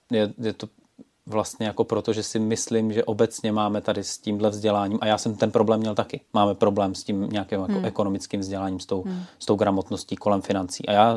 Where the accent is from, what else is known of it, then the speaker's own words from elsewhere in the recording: Brno, South Moravian Region, Czechia; teda tím, že jsem z Brna, z Moravy